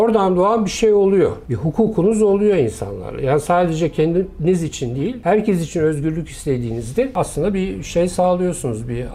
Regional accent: Üsküdar, Istanbul, Turkey; ben bir Üsküdarlı olarak 1960'larda 1,5 milyonluk İstanbul'da yaşadım.

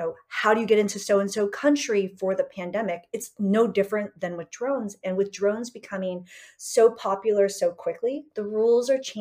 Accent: San Diego, California, United States; I have been lucky to be around that growing up in San Diego and elsewhere

